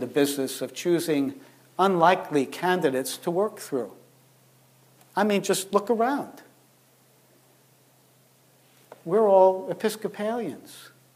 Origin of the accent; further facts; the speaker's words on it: Long Island, New York, United States; I grew up in the Diocese of Long Island.